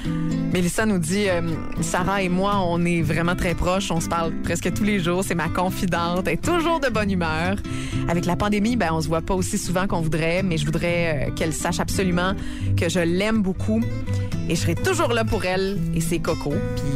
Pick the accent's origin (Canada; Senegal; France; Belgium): Canada; Quebec; chez nous, au Québec